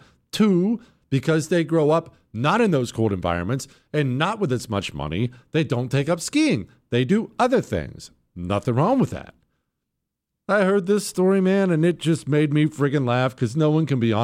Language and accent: English; Montana, United States; as I said before, I grew up in Montana, and winter sports are just part of it up there.